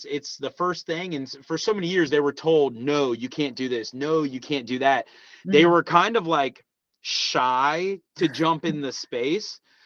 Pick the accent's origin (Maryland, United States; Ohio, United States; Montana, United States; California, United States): Ohio, United States; Columbus; So I'm from Columbus, Ohio, originally, and then I went to University of Toledo for college.